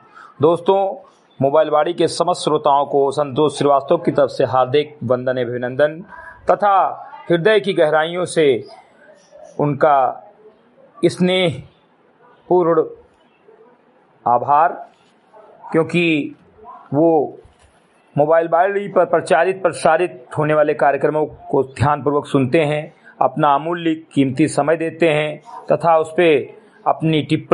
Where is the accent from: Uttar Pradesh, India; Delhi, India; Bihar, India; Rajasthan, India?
Uttar Pradesh, India; ग्राम सभा से मेरी घटई विकासखंड मिंटुआ जनपद बहराइच का मूल निवासी हूं